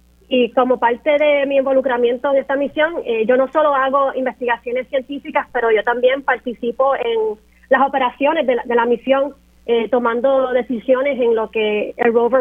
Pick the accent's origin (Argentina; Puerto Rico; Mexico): Puerto Rico; Aguas Buenas; moved away as an adult; now in Atlanta, United States; Aunque vivo en Atlanta, como mencioné, yo sí soy de Puerto Rico, soy del pueblo de Aguas Buenas, y yo me fui de Puerto Rico en el 2004 cuando me gradué de la Escuela Superior para estudiar en la Universidad de Wyoming